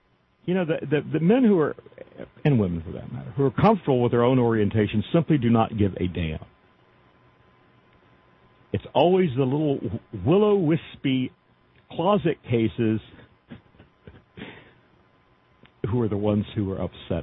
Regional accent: Arizona, United States; just as we did in my home state of Arizona.

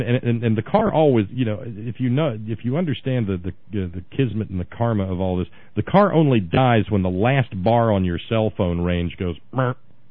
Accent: United States; And you know what? As an American, that is an icky feeling.

